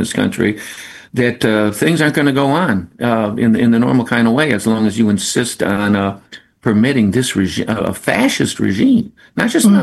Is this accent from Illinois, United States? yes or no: yes; Chicago, Illinois, United States; I'm from Chicago.